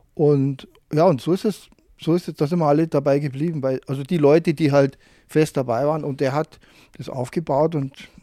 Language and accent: German; Garching, Bavaria, Germany; Also aufgewachsen bin ich in Garching bei München. Da ist übrigens auch diese TU, ja. Und genau, da bin ich zur Schule gegangen.